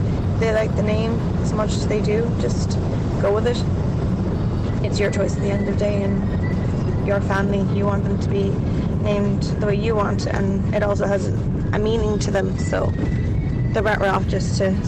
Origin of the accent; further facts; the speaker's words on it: South Africa; just because being South African